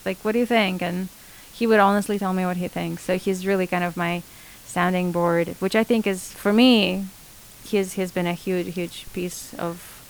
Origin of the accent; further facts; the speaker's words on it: Moscow, Russia; And I grew up in Russia, in Moscow.